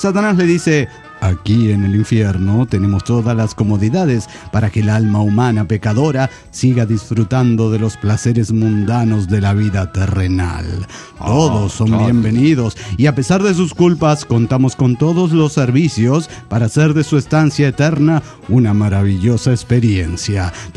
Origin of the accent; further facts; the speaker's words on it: Mérida, Yucatán, Mexico; de Mérida, Yucatán.